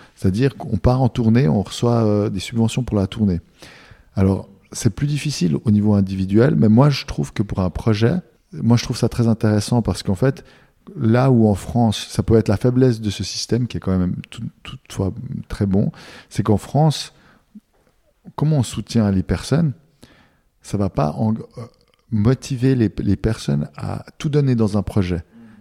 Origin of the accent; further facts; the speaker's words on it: Fribourg, Switzerland; C'est important pour nous de jouer ici parce que c'est pas loin de chez nous. En fait, on vient de Fribourg en Suisse.